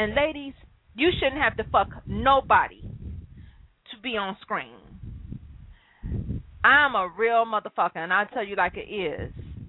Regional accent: Detroit, Michigan, United States; first of all, I'm from Detroit.

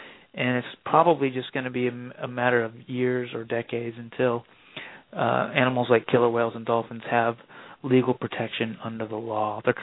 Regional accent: Orlando, Florida, United States; Yeah, I grew up in Orlando, so I know right where you're at.

